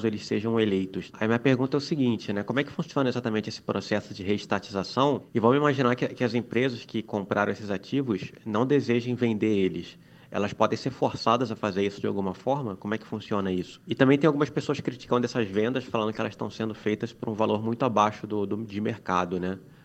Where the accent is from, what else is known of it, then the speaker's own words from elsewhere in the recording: Viçosa, Minas Gerais, Brazil; Eu sou de Viçosa, Minas Gerais, né?